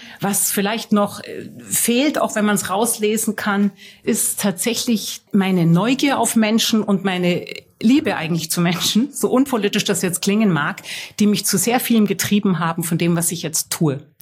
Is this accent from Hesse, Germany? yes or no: no; Augsburg, Bavaria, Germany; born there; Stimmt. Geboren wurde ich 1968 in Augsburg. Ich habe Philosophie und Politik studiert, in Berlin an der FU